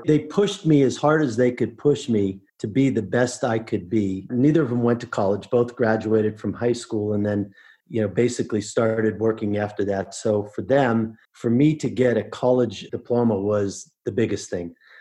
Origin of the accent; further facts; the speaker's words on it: Pittsburgh, Pennsylvania, United States; but I grew up in Pittsburgh.